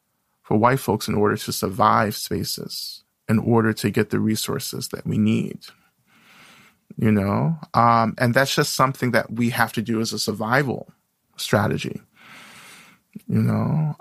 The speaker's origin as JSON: {"language": "English", "region": "Georgia", "country": "United States", "tie": "born or raised there", "said": "I grew up in the South in North Georgia, and still a lot of Klan activity, a lot of, like, white supremacist activity, especially now in these Trump years."}